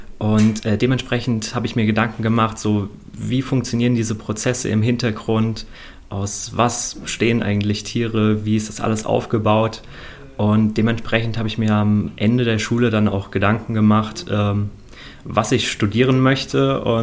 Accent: Aschaffenburg, Bavaria, Germany; ich komme aus Aschaffenburg, das ist am letzten Zipfel von Unterfranken, so ungefähr 30, 40 Kilometer von hier. Auf die Schule bin ich dann in Großkrotzenburg gegangen

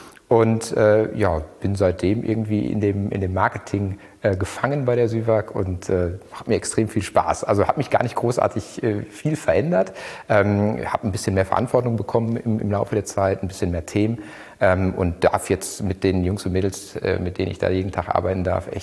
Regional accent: North Rhine-Westphalia, Germany; Ich komme aus dem Ruhrgebiet

